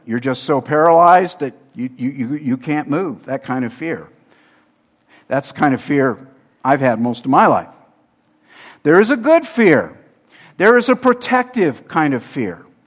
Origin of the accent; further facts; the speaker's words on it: California, United States; I grew up in Southern California. We were always near the ocean. Didn't live on the ocean, but we were always near it.